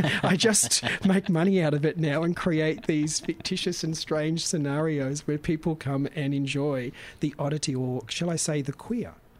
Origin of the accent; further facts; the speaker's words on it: Papua New Guinea; I was brought up in Papua New Guinea